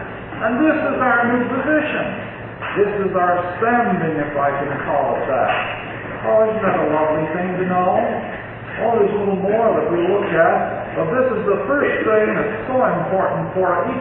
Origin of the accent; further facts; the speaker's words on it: Canada; Perhaps some of you know that I'm a Canadian citizen. And when I cross the border, I enter the United States as a visitor.